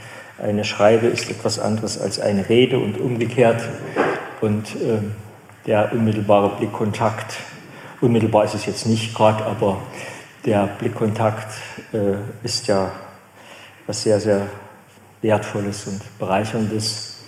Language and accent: German; Saxony, Germany; Und ich komme aus Sachsen, ich weiß nicht, wie es in Thüringen ist